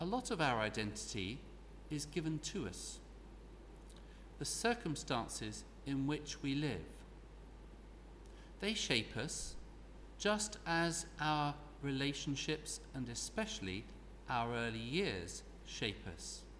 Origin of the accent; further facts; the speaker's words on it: England, United Kingdom; I became conscious as a young man of being English, with good things and bad things.